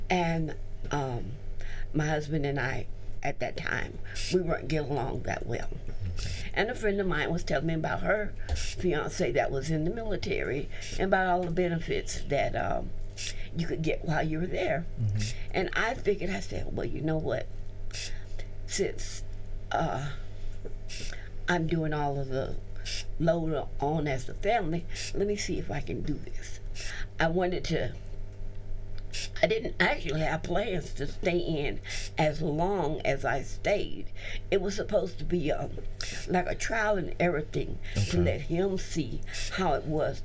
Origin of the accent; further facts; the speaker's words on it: Orlando, Florida, United States; I'm from Orlando, Florida.